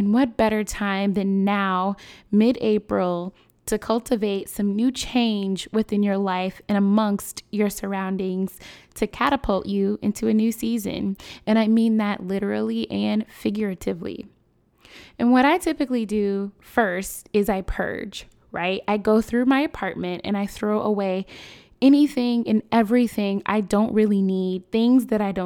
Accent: Chicago, Illinois, United States; My hometown, Chicago, we are no stranger to gun violence.

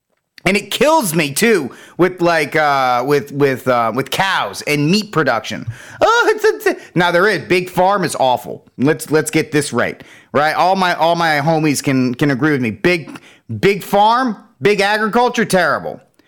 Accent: Northeast, United States; I guess it's because I'm from the Northeast.

